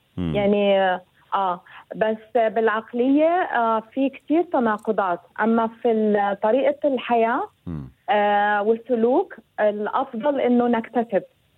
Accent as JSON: {"language": "Arabic", "country": "Kuwait", "tie": "born or raised there", "also_born_or_lived": "Beirut, Lebanon", "moved": "as an adult", "lives_now": "Germany", "said": "أنا الأصل طبعا فلسطينية أردنية، مولودة في الكويت وعشت في الكويت، وبعدين درست جامعة في بيروت، وبعدين زوجت من لبناني، وبعدين وعشنا بعدة دول عربية، بعدين هاجرنا على ألمانيا، يعني صرنا 19 سنة."}